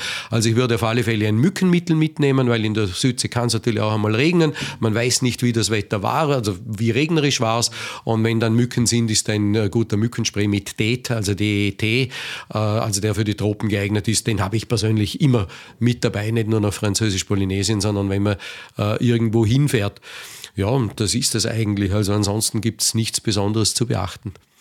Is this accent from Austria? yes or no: yes; Austria